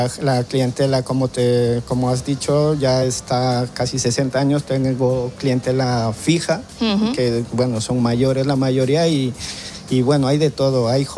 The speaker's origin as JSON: {"language": "Spanish", "country": "Ecuador", "said": "Yo también soy de Ecuador y pues igual yo tengo mis platos"}